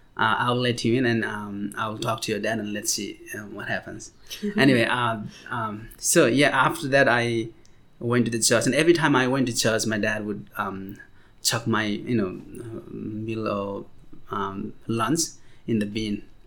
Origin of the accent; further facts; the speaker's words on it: Nepal; English is a second language; now in Australia; I'm originally from Nepal. So it's been 4 years, nearly 4 years since I came to Australia.